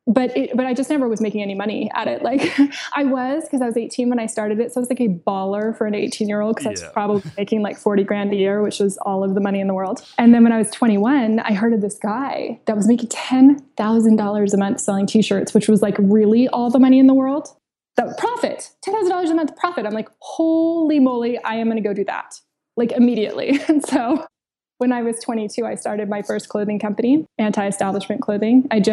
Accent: San Diego, California, United States; born or raised there

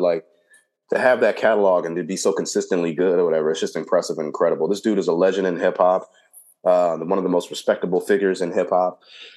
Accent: Compton, California, United States; He grew up in L.A. I grew up in Compton.

